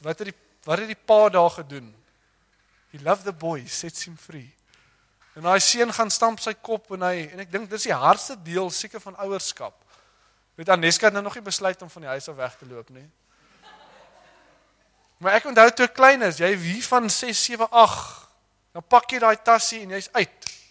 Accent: Stellenbosch, Western Cape, South Africa; now in George, South Africa; Nou ek kom uit die Weskaap uit daar op Stellenbosch

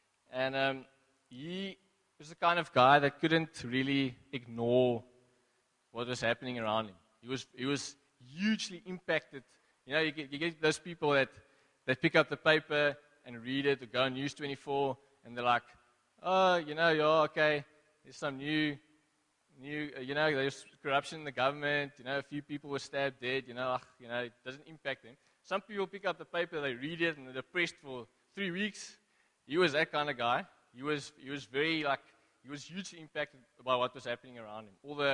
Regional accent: Western Cape, South Africa; now in East London, South Africa; we hail from the West Coast. We moved to East London this year, or last year, January.

